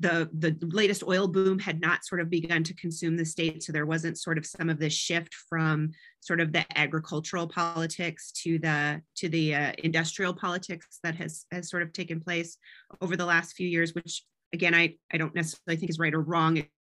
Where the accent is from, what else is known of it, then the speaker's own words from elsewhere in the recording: North Dakota, United States; I worked for a senator from my home state in North Dakota